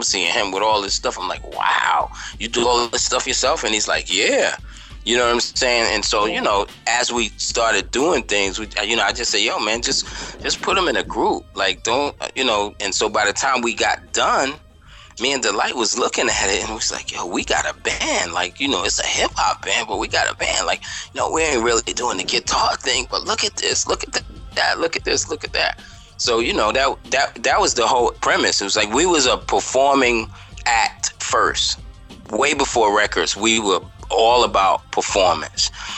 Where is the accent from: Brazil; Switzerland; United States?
United States; Brooklyn, New York; I'm born and bred in Brooklyn, East New York.